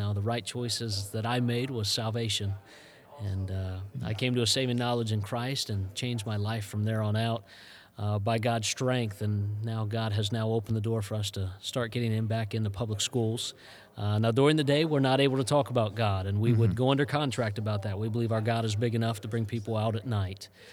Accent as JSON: {"language": "English", "town": "Jersey Shore", "region": "Pennsylvania", "country": "United States", "also_born_or_lived": "Denver, United States", "said": "And I figured it was time to move back home. I'm from Jersey Shore, Pennsylvania, so I decided to move back home at that point."}